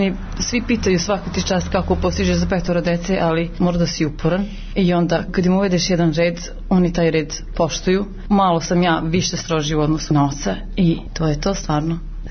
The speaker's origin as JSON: {"language": "Serbian", "town": "Mitrovica", "region": "Mitrovica District", "country": "Kosovo", "tie": "born there", "lives_now": "Zvečan, Kosovo", "said": "Već 13 godina živim u Zvečanu, pa ja mislim da je, iako sam rođena u Mitrovici"}